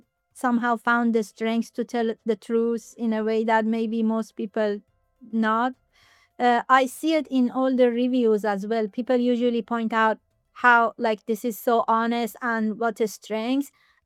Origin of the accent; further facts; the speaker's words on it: Iran; moved away as an adult; now in Japan; I was born, first of all, I'm from Iran, and I lived in Iran for 26 years before I moved to Japan.